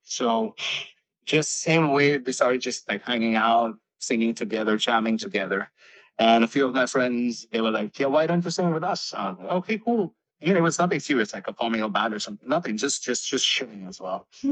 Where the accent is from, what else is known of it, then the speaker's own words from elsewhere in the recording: India; moved away as an adult; also born or lived in United Kingdom; now in Dubai, United Arab Emirates; So I was born and raised in India. Then I went to UK for my education, so I was doing music there too. Then I moved to Dubai about 8 years ago